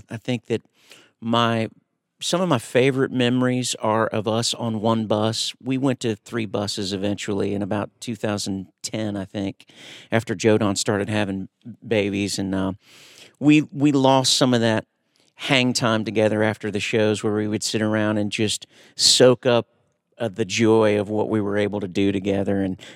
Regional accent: Ohio, United States; I grew up in Ohio, but we'd always come down to Nashville for summer vacations.

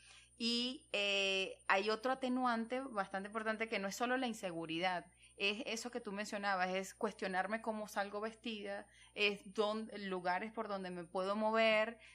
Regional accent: Venezuela; soy venezolana, para los que no recordaban, ay

